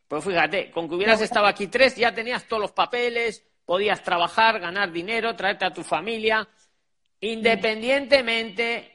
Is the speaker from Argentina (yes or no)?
no; Spain; soy español y vivo aquí toda mi vida